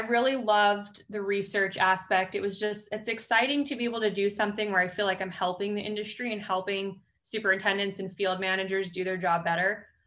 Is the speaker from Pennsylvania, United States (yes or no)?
yes; Scranton, Pennsylvania, United States; I'm from Scranton, so it was easy enough for me to do an internship in baseball, which I really loved.